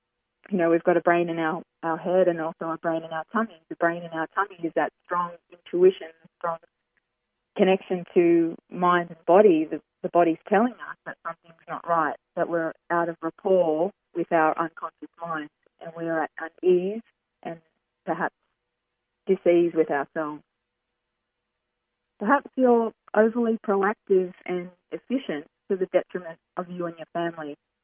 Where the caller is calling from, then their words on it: Sunshine Coast, Queensland, Australia; I'm calling in from the Sunshine Coast in Queensland, which is one of the beautiful sunshine states of Australia.